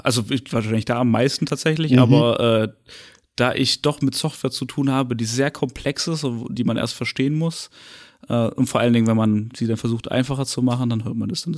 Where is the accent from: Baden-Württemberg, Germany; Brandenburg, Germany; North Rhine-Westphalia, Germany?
Baden-Württemberg, Germany; Also ich bin ja in Pettenwil aufgewachsen